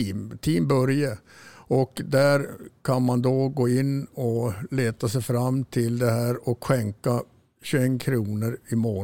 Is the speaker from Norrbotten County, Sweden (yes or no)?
yes; Kiruna, Norrbotten County, Sweden; som Kirunabo dessutom så borde man ju dricka kaffe